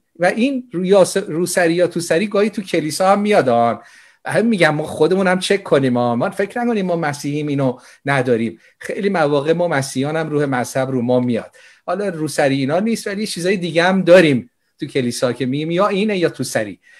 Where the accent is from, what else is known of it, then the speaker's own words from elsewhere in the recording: Iran; مایی که در ایران بزرگ شدیم